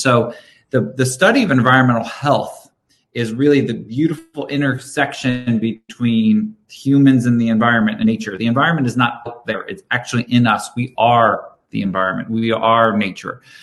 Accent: New York, United States; also born or lived in Connecticut; And at an early age, growing up on the East Coast, specifically in New York and Connecticut, with a family of four boys and a small home

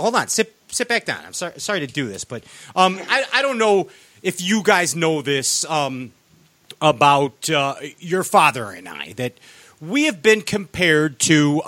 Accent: Chicago, Illinois, United States; since we're both from Chicago, they wanted us to come up with a Chicago blues type thing.

